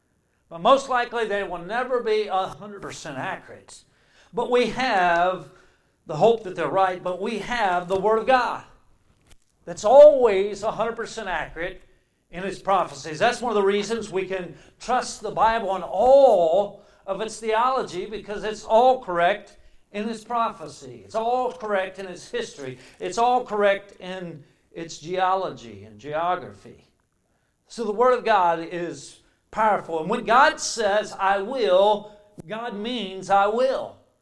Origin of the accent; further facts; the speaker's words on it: Virginia, United States; I said, no way. We're from Virginia.